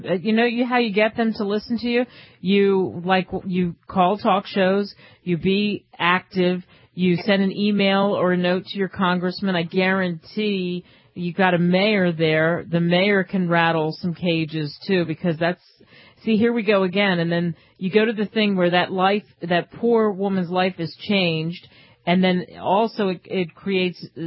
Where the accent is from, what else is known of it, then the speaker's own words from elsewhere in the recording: Philadelphia, Pennsylvania, United States; I'm from Philly.